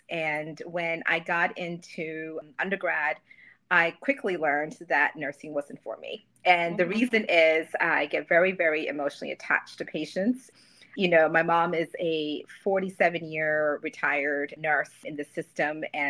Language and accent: English; Philadelphia, Pennsylvania, United States; also born or lived in India; now in Dallas, United States; Well, I'm originally from India and I was raised in the Northeast. I'm from Philadelphia, actually, and started my college and my leadership journey in Boston, Massachusetts. Now I am living in Dallas, Texas